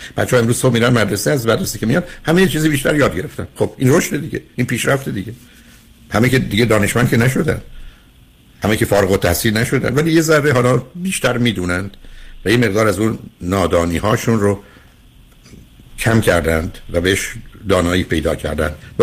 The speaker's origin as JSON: {"language": "Persian", "town": "Shiraz", "region": "Fars", "country": "Iran", "tie": "born or raised there", "said": "من خب میدونی شیرازی هستم و تو شیراز بزرگ شدم، حداقل تا کلاس 10."}